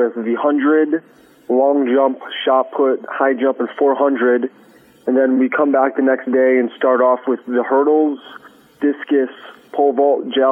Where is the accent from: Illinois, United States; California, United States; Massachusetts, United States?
Illinois, United States; Itasca; I am originally from Itasca, Illinois.